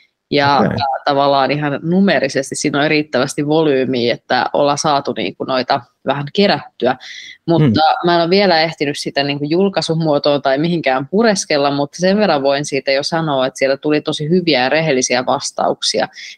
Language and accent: Finnish; Kainuu, Finland; itsekin olen kotoisin tuolta alun perin Kainuusta